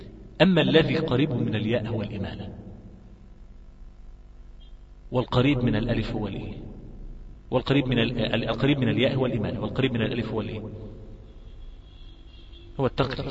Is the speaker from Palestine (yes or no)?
no; Egypt; طب ما أنا من مصر والله.